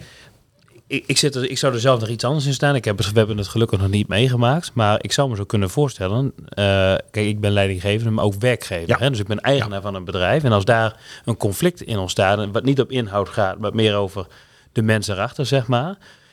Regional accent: Winschoten, Groningen, Netherlands; ik kom uit Winschoten. En Winschoten staat erom bekend dat Oost-Groningen, Stug.

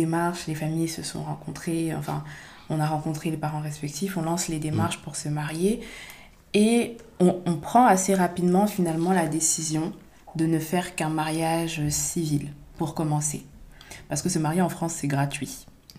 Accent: Switzerland; moi je venais de Suisse, donc j'ai dû payer mes

